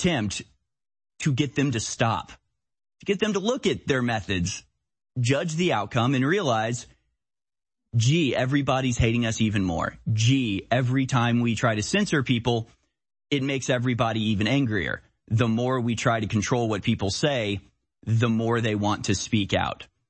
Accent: United States; I am an American. I don't bend to demands like that.

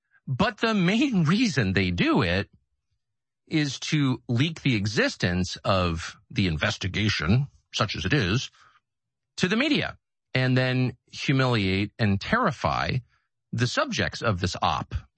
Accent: United States; I'm also an American.

